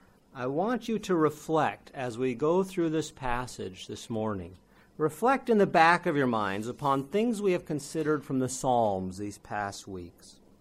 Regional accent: United States; accent: American; shown great patience to put up with my American accent for three Sabbaths now.

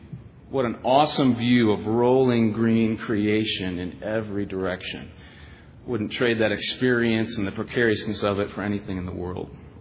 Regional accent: Indiana, United States; Well, I come from Indiana, so I don't fit that category.

